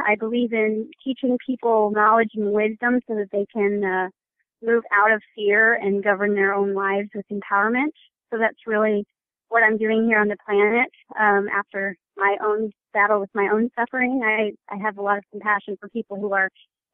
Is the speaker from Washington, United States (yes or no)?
no; Los Angeles, California, United States; now in Kansas City, United States